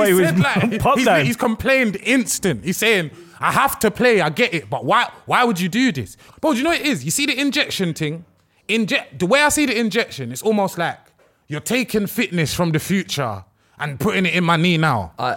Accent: Ghana; I'm Ghanaian. I'm rubbing out my own people.

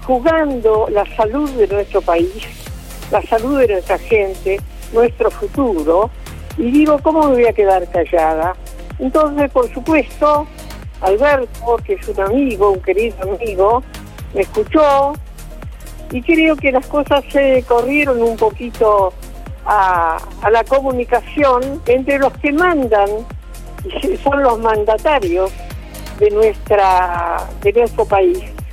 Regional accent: Argentina; soy argentina

